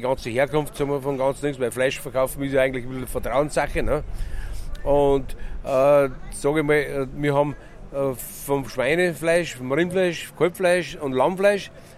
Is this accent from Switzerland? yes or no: no; Upper Austria, Austria; Ne? Ich habe meine Metzgerei in Luchen am See. Das ist aus dem Innviertel gekommen.